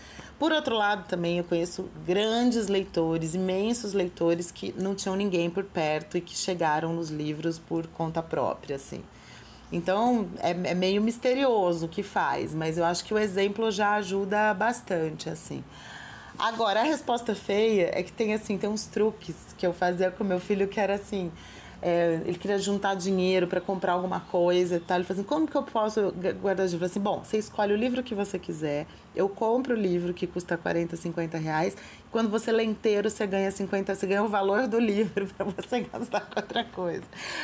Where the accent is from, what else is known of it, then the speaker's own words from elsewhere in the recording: Campinas, São Paulo, Brazil; porque eu sou de Campinas, né?